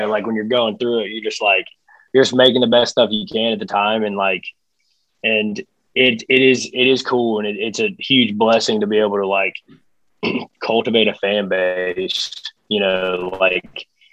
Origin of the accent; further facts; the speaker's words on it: Alabama, United States; now in Nashville, United States; because we don't claim Nashville. Like, yeah, we live here, but like, we're from Alabama